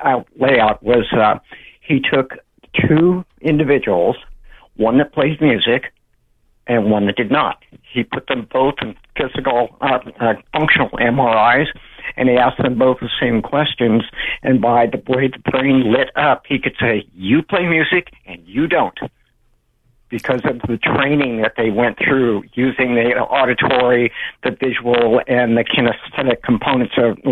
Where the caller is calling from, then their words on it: Santa Cruz, California, United States; from Santa Cruz.